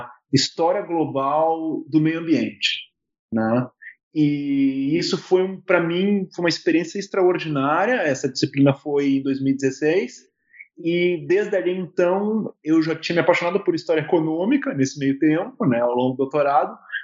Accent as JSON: {"language": "Portuguese", "town": "Porto Alegre", "region": "Rio Grande do Sul", "country": "Brazil", "tie": "born or raised there", "said": "Eu sou natural de Porto Alegre, nascido e criado em Porto Alegre, né?"}